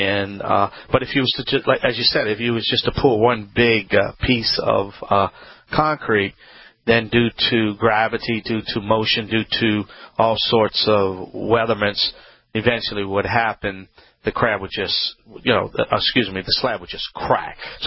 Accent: Louisiana, United States; this is Home Talk USA.

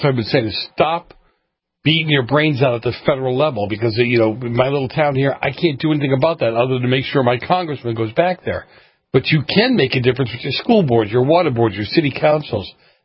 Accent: Boston, Massachusetts, United States; I grew up in Boston and grew up in the New England area

